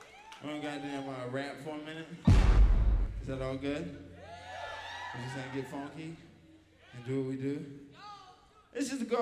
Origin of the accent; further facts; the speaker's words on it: Atlanta, Georgia, United States; now in Philadelphia, United States; I'm from the South, right? A-Town to be exact. Southwest, that is. Believe that. But you know what I'm talking about? I live in Philly, man.